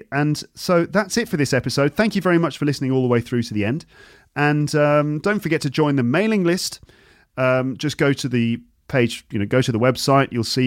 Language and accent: English; United Kingdom; I have to say that one of the things I'm most proud about as a British person is the music that we've produced over the years.